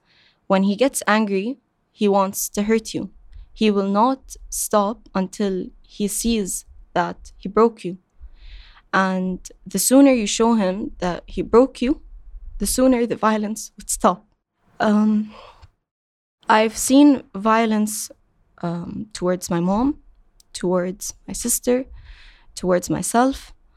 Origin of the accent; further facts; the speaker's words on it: Qatar; So I was born and raised in Qatar my entire life. I went to the same school my entire life. I lived in the same home my entire life.